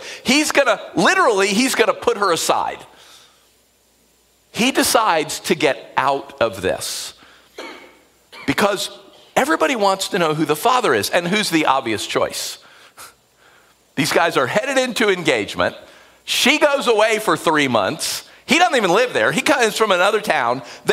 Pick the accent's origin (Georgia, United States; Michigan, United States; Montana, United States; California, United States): Georgia, United States; Atlanta; I don't know if any of you were raised in a small town. I was not. I was raised here in Atlanta, a big town.